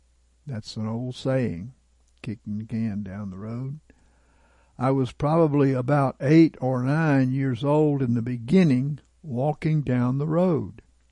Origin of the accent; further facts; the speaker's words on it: Jason, Indiana, United States; So I started walking down the road in the town where I grew up in Jason, Indiana, on South Meridian Street.